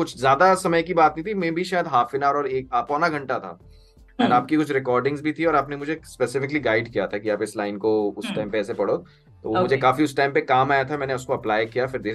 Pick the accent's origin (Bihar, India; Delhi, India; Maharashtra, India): Delhi, India; हम तो दिल्ली में पले बड़े हैं